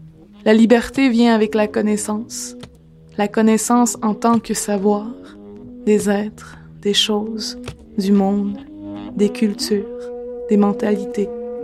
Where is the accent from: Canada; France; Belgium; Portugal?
Canada; Quebec; sur la Côte-Nord, ma région natale, en 2012